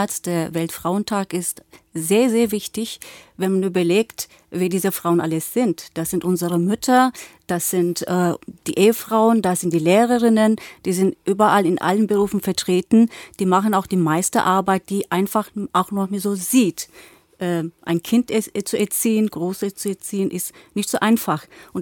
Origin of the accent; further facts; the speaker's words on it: Bursa, Turkey; also born or lived in Bulgaria; ich bin eigentlich in Bulgarien geboren. Meine Eltern lebten auch in Bulgarien. Wir gehören zu einer türkischen Minderheit oder gehörten zu einer türkischen Minderheit in Bulgarien. Und als ich 3 Jahre alt war, sind dann meine Eltern mit den Kindern dann in der Türkei nach Bursa ausgewandert.